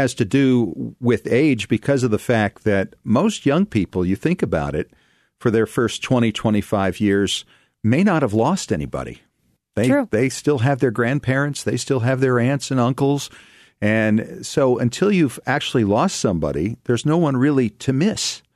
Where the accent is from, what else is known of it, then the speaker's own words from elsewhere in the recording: East Coast, United States; born there; I've also learned to appreciate history and how my people kind of fit into that, because I was born in the East.